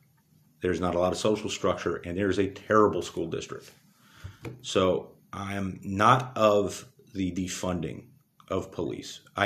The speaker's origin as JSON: {"language": "English", "town": "New York City", "region": "New York", "country": "United States", "tie": "born or raised there", "said": "If you know, my hometown is New York City. And I had luckily gotten my start in the mid-90s in New York."}